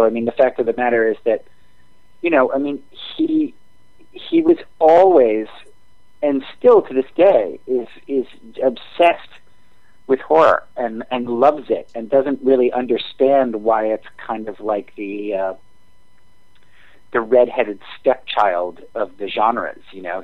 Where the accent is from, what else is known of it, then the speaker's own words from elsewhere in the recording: New York City, New York, United States; I grew up in New York City, and we had a local television station called WPIX.